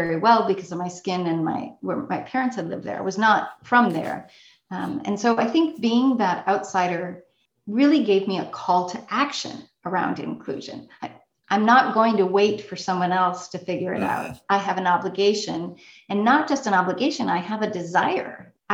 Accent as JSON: {"language": "English", "region": "Wisconsin", "country": "United States", "also_born_or_lived": "Albuquerque, United States / Wallo Province, Ethiopia", "said": "I was born in Albuquerque, New Mexico. Actually, my parents were living on the Navajo Nation. I grew up then earliest years in Wallo Province, Ethiopia, then moved to Wisconsin"}